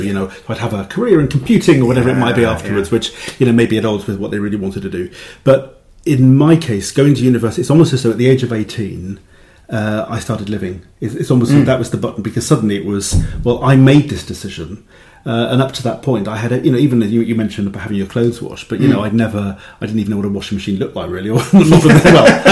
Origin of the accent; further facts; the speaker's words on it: Cardiff, Wales, United Kingdom; now in Lampeter, United Kingdom; growing up in Cardiff, it's only when I actually moved to Lampeter that people would say to me, oh, you're so lucky living in the city.